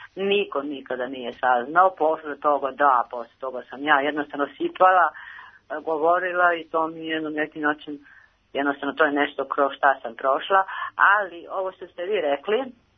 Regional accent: Niš, Nišava District, Serbia; Ja sam iz Niša.

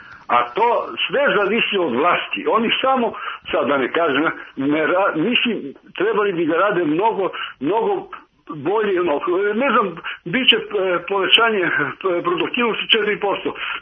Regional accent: Zaječar, Zaječar District, Serbia; born there; moved away as an adult; ja sam rođen u Zaječaru, pa mi je milo što se ovaj Zaječarac javi.

